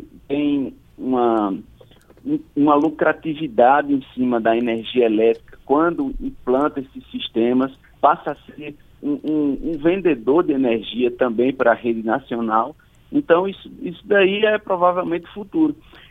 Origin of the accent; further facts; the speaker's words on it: Rio Grande do Norte, Brazil; Sou do Rio Grande do Norte.